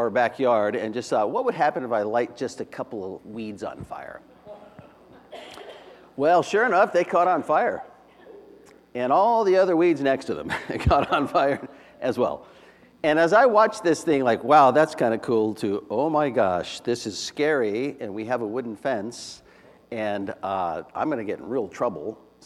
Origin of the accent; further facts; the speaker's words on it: Phoenix, Arizona, United States; And I grew up in Phoenix, Arizona, where it's really hot and things die.